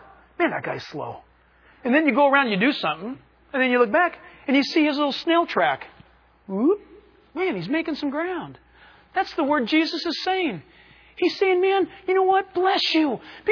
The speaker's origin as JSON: {"language": "English", "region": "California", "country": "United States", "said": "Look, we're from California, man."}